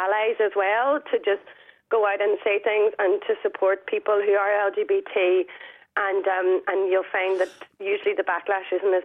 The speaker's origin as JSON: {"language": "English", "region": "Northern Ireland", "country": "United Kingdom", "tie": "born or raised there", "moved": "as an adult", "said": "I mean, I grew up in Northern Ireland, and I felt like I had to go to London"}